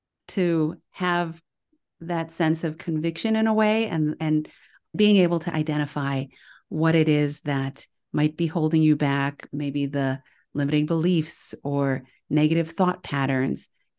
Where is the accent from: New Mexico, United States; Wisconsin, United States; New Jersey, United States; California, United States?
Wisconsin, United States; Milwaukee; born there; even though I was born in Milwaukee